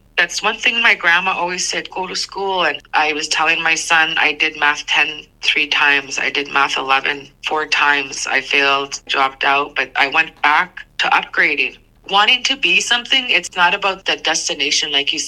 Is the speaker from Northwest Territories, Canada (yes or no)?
yes; Lutsel K'e, Northwest Territories, Canada; but I'm Chipewyandene from Lutzokay. You know, I represent us, Treaty 8.